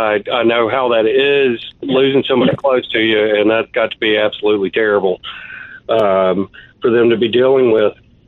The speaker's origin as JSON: {"language": "English", "town": "Birmingham", "region": "Alabama", "country": "United States", "tie": "born or raised there", "said": "I grew up outside of Birmingham, Alabama"}